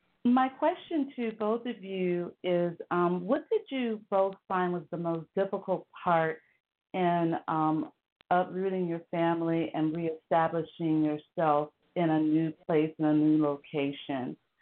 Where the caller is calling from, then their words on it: Lansing, Michigan, United States; I'm calling from Lansing, Michigan.